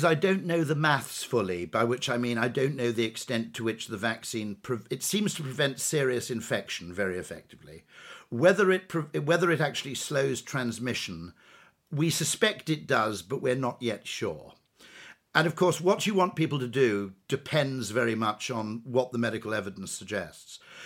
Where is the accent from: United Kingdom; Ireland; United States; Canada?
United Kingdom; It's quite funny as a Brit, by the way